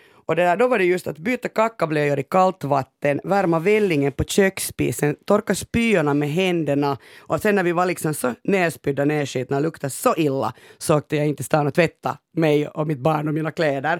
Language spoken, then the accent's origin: Swedish; Pörtö, Uusimaa, Finland; Jag är alltså uppvuxen på Pörtö som ligger i Borgås yttre skärgård och liksom bodde där ända tills jag fyllde 13 faktiskt år om.